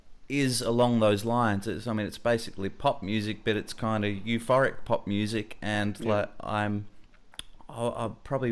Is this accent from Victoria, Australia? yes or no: yes; Melbourne, Victoria, Australia; I'm in my hometown of Melbourne